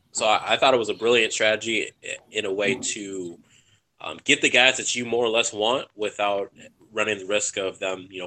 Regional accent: Nigeria; because I'm Nigerian as well as him. But he is Igbo, and I'm Yoruba

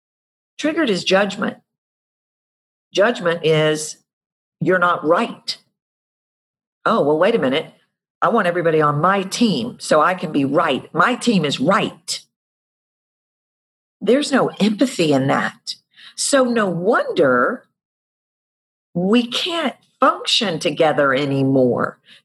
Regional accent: Houston, Texas, United States; I'm from Houston, and I remember last year, year before, the last hurricane, you know, was just devastating.

